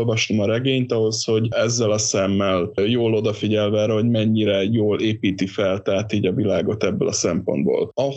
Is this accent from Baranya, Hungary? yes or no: no; Szeged, Csongrád-Csanád, Hungary; Itt pedig abban a hülye helyzetben vagyok, hogy szegediként minden egyes hivatkozás nálam így automatikusan adja magát